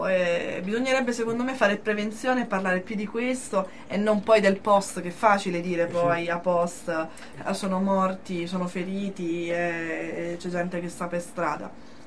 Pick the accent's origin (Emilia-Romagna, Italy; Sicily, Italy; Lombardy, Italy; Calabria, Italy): Calabria, Italy; per la Calabria, perché si pensa a questo prossimo, si sa, se tsunami, maremoto, terremoto nelle mie parti